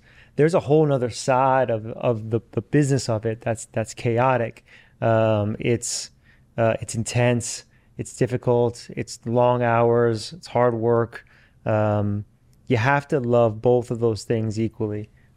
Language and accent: English; Queens, New York, United States; he was from Westchester, I was from Queens.